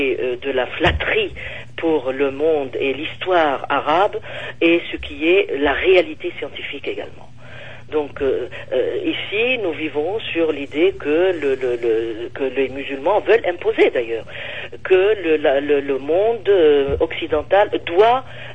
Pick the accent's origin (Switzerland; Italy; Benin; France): France; Ah, nous, chez nous en France